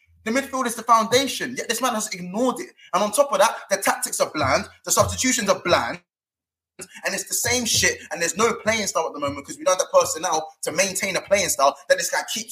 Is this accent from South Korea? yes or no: no; London, United Kingdom; I'm from North London originally.